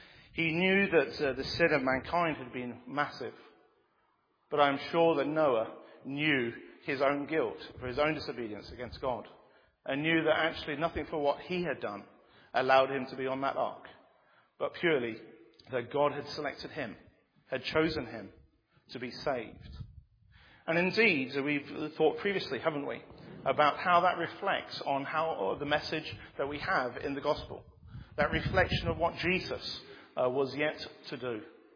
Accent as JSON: {"language": "English", "country": "Bangladesh", "tie": "born or raised there", "said": "I grew up in Bangladesh, and raining for 40 days and 40 nights is not an unusual thing."}